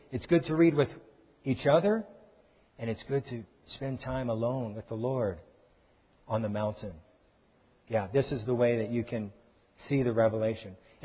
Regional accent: Long Beach, California, United States; I grew up in Long Beach

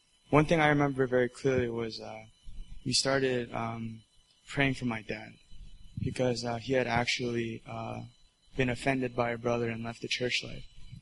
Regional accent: New Brunswick, New Jersey, United States; I'm from Rutgers, New Jersey, in New Brunswick.

